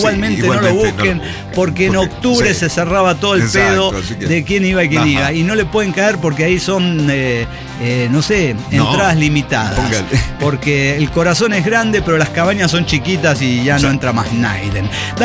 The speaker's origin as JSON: {"language": "Spanish", "region": "Chaco", "country": "Argentina", "said": "Claro, mi norte es que yo soy del Chaco, en el norte de Argentina."}